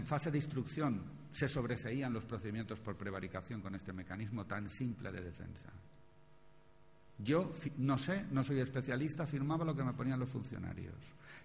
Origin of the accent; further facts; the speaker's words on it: Valencia, Valencian Community, Spain; born there; Yo nací en Valencia y esa no es mi comunidad autónoma